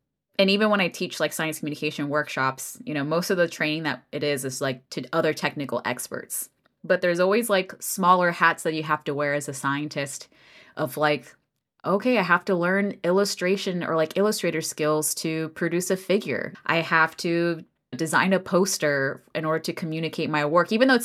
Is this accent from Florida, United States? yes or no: yes; Florida, United States; now in Nashville, United States; so I'm based outside of Nashville, Tennessee, but grew up in Florida.